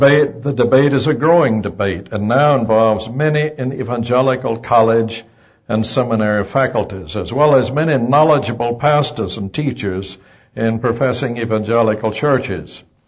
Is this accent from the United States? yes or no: yes; the South, United States; accent: southern; enjoy my southern accent.